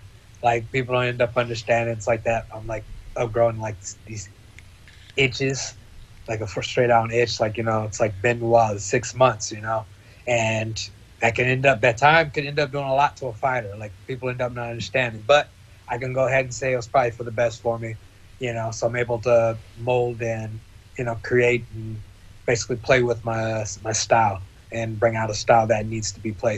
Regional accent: Tyler, Texas, United States; Houston, okay. See, I was from Tyler, Texas.

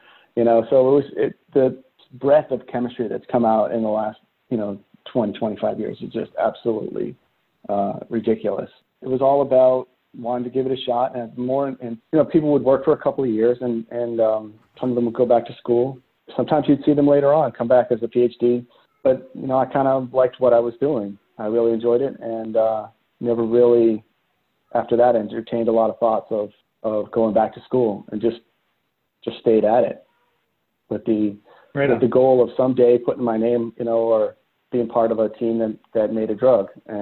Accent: Massachusetts, United States; So I grew up outside of Boston.

